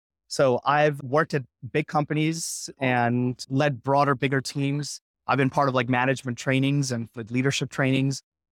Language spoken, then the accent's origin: English; New York, United States; also born or lived in India; now in San Francisco Bay Area, United States; I'm an Indian American immigrant. Been here for many decades, grew up in New York, but moved out to the Bay Area a while back. Shout out to Kerala.